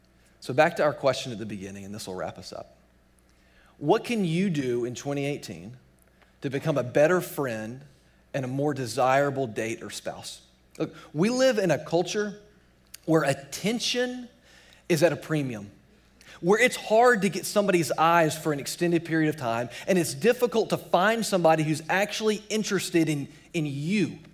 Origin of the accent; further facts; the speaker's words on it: Georgia, United States; Well, I'm from Georgia, so I'm really excited about this football game tomorrow night.